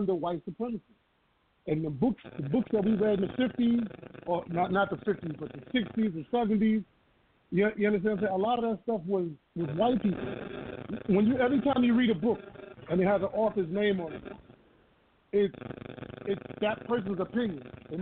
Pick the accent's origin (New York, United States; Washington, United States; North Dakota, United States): New York, United States; Mount Vernon; I grew up in Mount Vernon. I remember when crack hit.